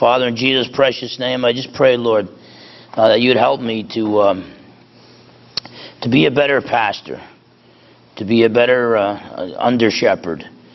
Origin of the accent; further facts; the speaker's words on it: New Jersey, United States; It's just like when you were growing up. I was growing up in Jersey.